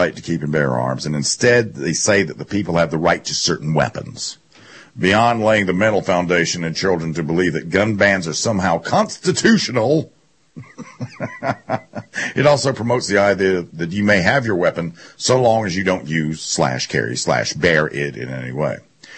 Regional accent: South Carolina, United States; This is an excerpt from a test from an eighth grade girl in South Carolina, my home state.

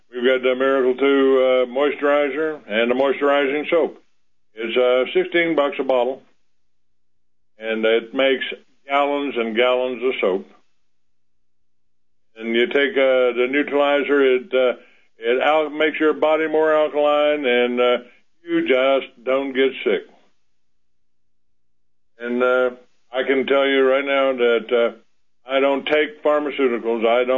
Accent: Fort Worth, Texas, United States; born there; I was born in Fort Worth and I lived in Dallas for a long time, and I'm back in Dallas for the moment.

